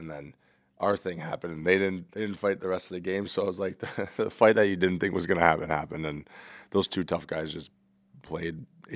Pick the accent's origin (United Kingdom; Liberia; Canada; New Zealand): Canada; Ontario; growing up in Northern Ontario, we see a lot of them